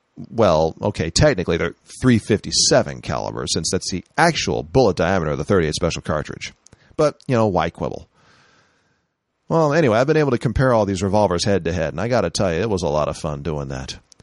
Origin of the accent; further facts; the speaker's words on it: San Francisco, California, United States; Oh, why wait? Heck, I'm from San Francisco.